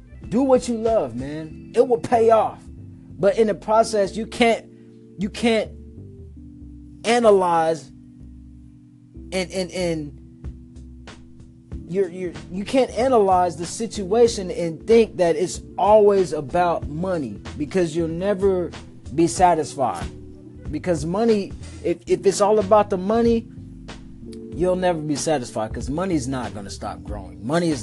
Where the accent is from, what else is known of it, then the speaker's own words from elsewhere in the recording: Lawrence, Kansas, United States; now in Topeka, United States; I'm from Lawrence, Kansas. Well, raised Lawrence, Kansas. Topeka, Ray. I'm here in Topeka, Kansas, man, right now.